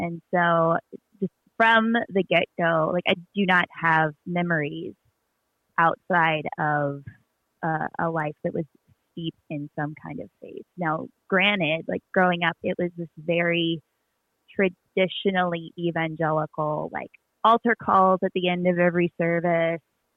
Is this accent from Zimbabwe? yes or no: no; Appalachia, United States; So I was born and raised right on the West Virginia-Virginia border, so in the Appalachian Mountains, so Bible Belt